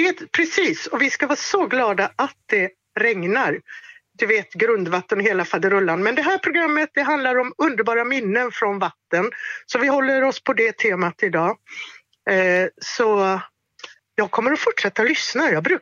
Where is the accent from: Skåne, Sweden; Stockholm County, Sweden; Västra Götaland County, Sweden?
Västra Götaland County, Sweden; Tidaholm; Jag kommer ifrån Tidaholm och när jag var i 12-årsåldern så kom tjejfotbollen till Sverige.